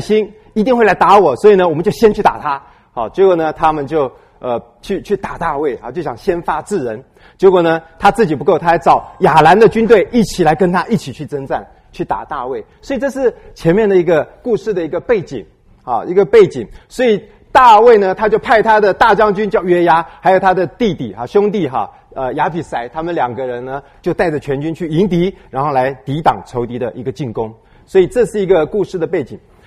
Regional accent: China; 我们中国人一想到说做大丈夫哈

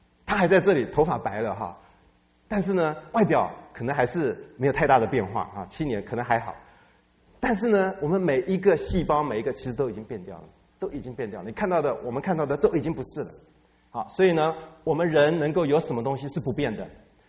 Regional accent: China; 我们中国人常常把我们的身体呢用三个字来代表啊

